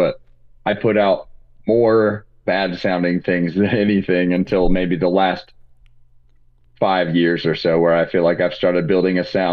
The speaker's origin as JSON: {"language": "English", "region": "Indiana", "country": "United States", "said": "I was from Indiana."}